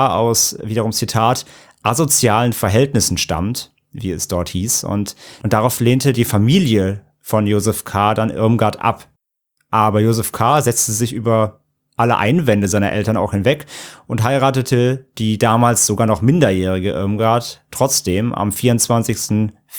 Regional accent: Bad Neuenahr, Rhineland-Palatinate, Germany; das Verbrechen, ist in meiner Heimatstadt passiert, Bad Neuenahr in Rheinland-Pfalz

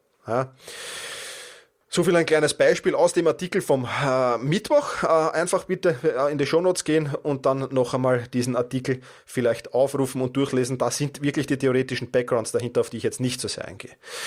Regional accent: Vienna, Austria; Oder wenn das Seminar in Wien, in meiner Heimatstadt war, dann fahre ich einfach 2 Tage weg.

